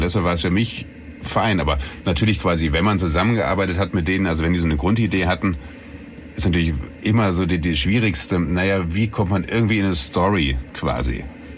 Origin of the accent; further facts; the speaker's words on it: Hesse, Germany; Ich meine, ich komme ja aus der Ecke.